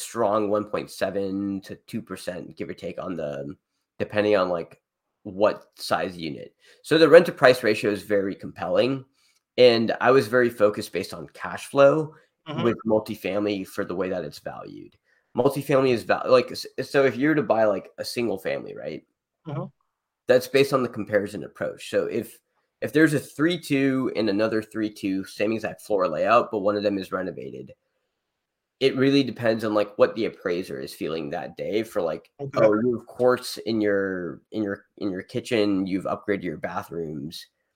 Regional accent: California, United States; also born or lived in Arizona; Because I'm from the Bay Area.

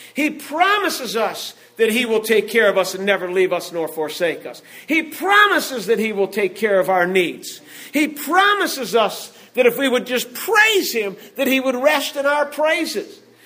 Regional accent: Cleveland, Ohio, United States; And I told her the story about when I grew up in Cleveland, Ohio.

